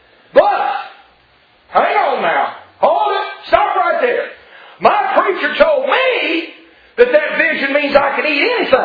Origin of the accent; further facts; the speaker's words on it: Mobile, Alabama, United States; Well, we are from Mobile, so that would be H-A-W-G. Hog.